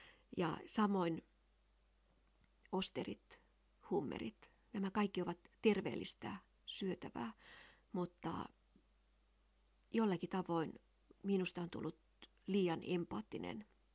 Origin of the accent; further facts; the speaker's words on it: Pori, Satakunta, Finland; accent: Southwest Finnish dialect; olen Porista kotoisin. Siellä on sitä Lounais-Suomen murretta, missä on paljon perua Ruotsi, Viro, hansakulttuurin niiden murteista. Eli lyhennetään ja puhutaan nopeasti.